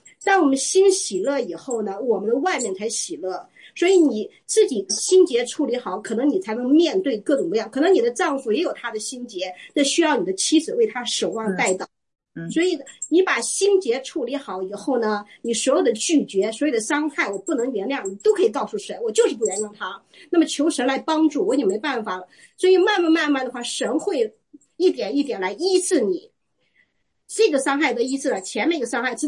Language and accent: Chinese; China; now in United States; 因为我们都是成长在中国这个大环境，就从小我们接受的文化呢，我是信主，等于是并不是年轻的时候就信主